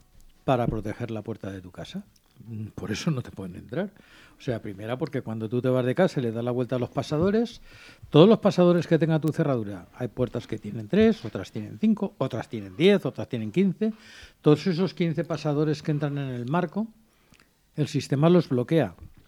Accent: Valencia, Valencian Community, Spain; yo soy del Sorriols. Yo nací donde está el campo de fútbol de Levante.

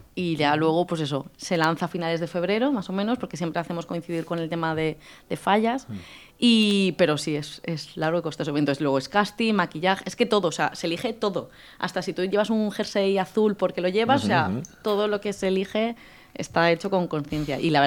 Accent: El Puig, Valencian Community, Spain; yo soy del Puig, que es del Horta Nord, pero ahí no es un plato típico.

